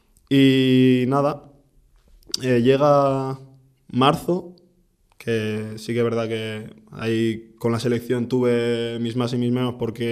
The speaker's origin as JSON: {"language": "Spanish", "region": "Basque Country", "country": "Spain", "said": "O sea, yo que soy vasco."}